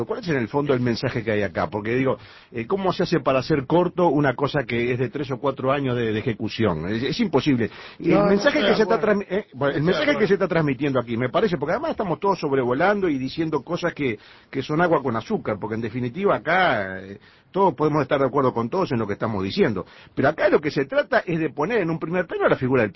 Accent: Uruguay; Somos uruguayos.

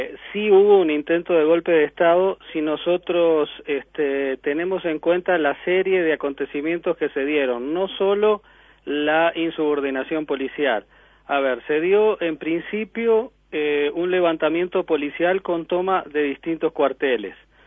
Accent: Uruguay; now in Ecuador; en este momento podría ser más ecuatoriano que uruguayo en ese sentido, pero me siento tan ecuatoriano como uruguayo.

